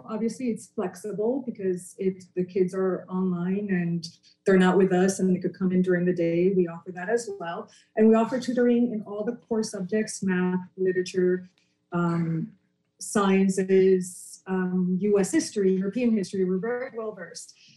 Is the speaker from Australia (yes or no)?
no; Puerto Rico; I'm Caribbean myself. I'm not from the Bahamas. I'm from Puerto Rico, but I had to go through the process as well.